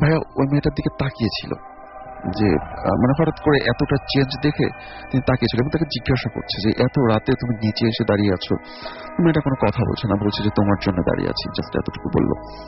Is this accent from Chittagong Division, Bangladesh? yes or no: no; Dhaka, Dhaka Division, Bangladesh; উত্তরা থেকে এসেছি।